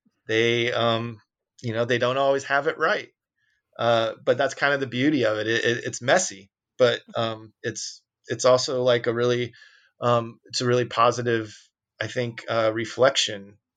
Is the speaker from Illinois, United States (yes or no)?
yes; Peoria, Illinois, United States; But of course, you know, we came from Peoria